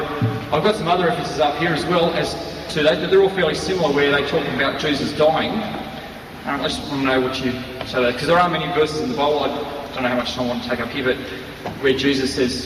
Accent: Australia; I've been here for 200 years and I'm Australian, so I'm not an Englishman.

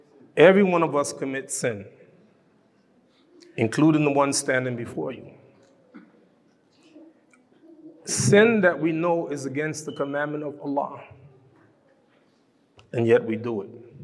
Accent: Brooklyn, New York, United States; I'm from Brooklyn, New York, and we move around.

